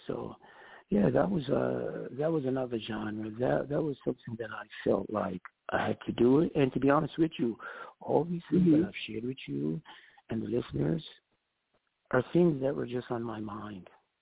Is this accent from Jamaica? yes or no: yes; Jamaica; being that I'm Jamaican, I had to put that Jamaican flavor in as well